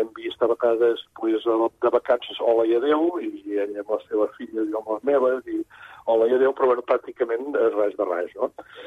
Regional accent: Girona, Catalonia, Spain; Tots dos, com he dit, som de Girona.

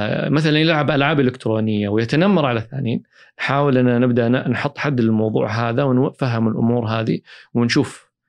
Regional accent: Saudi Arabia; الحمد لله خدمات الرعاية الصحية النفسية عندنا في المملكة العربية السعودية أصبحت أفضل بكثير من السابق

